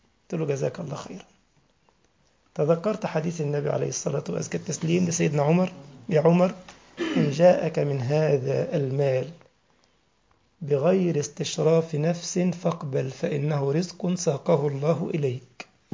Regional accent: Egypt; إن أنا كنت بخطب الجمعة في جمعية عندنا في مصر اسمها جمعية المحافظة على القرآن الكريم

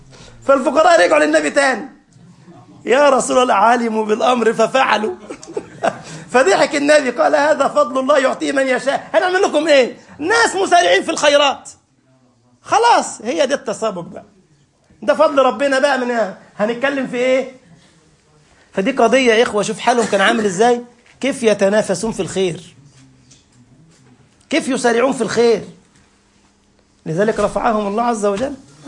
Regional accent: Egypt; بعض الأمثال عندنا في مصر كنت بفهمها خطأ

